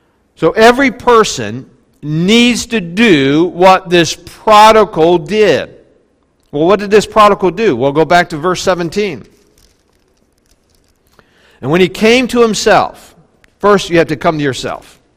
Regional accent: West Virginia, United States; When I grew up in West Virginia, I didn't know a whole lot about what it meant.

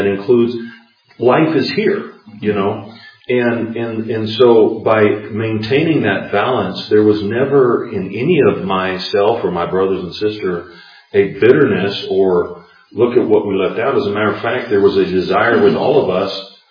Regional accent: United States; yes, I'm an American, but that's not my allegiance.

